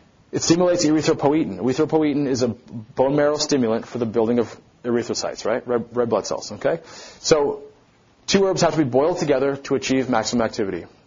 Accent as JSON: {"language": "English", "region": "Wales", "country": "United Kingdom", "said": "But I'm Welsh. I'm from the northern part of Europe."}